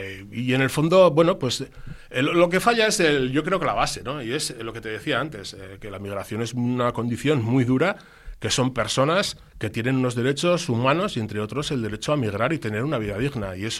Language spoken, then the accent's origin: Spanish; Basque Country, Spain; nosotros estamos ahí en una situación un poco comprometida, ¿no?, como vascos me refiero